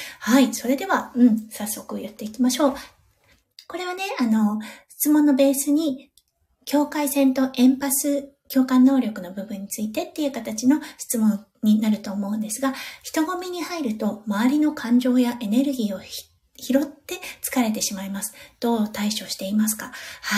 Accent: Iwate, Japan; 私自身が岩手県出身ということで、ね、田舎なんですよね。そう、なので、田舎育ちということもありまして、人混みが苦手という過去もありました。

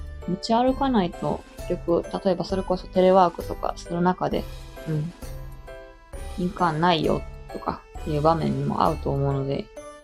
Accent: Kansai, Japan; accent: Kansai; 関西弁しか話せないってだけなんですけど。なんか結構私の関西弁がいかにも関西弁みたいな。結構強い関西弁って言われることもあって。

